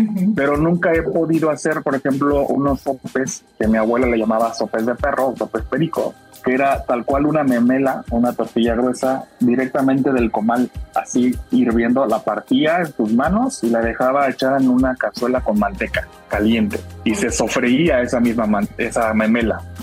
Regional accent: Tixla, Guerrero, Mexico; moved away as an adult; now in Cuernavaca, Mexico; Soy de Guerrero, de un lugar que se llama Tixla, y llegué a Cuernavaca a estudiar realmente la carrera a la universidad y ya no me fui, ya me quedé acá. Ya voy para 18 años, yo creo, aquí.

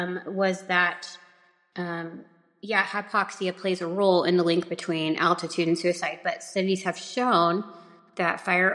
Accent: California, United States; now in Utah, United States; Like I remember growing up in California, I knew a lot of people that would travel to Utah because it was so easy to get guns here.

